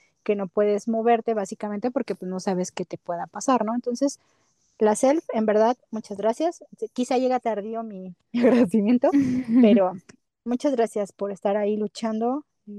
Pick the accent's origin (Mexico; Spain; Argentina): Mexico; somos los fans mexicanos, perdón por no incluir a todos a Latinoamérica, pero bueno, estoy hablando de mi país